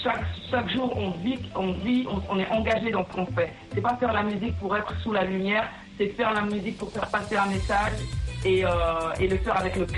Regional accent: Cameroon; je suis camerounaise, avec une maman espagnole, on a beaucoup voyagé

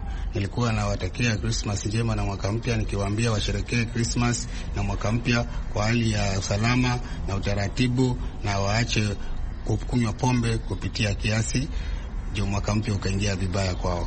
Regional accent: Kinango, Kwale County, Kenya; natoka maeneo ya Kinango, pwani ya Kenya, Kwale County.

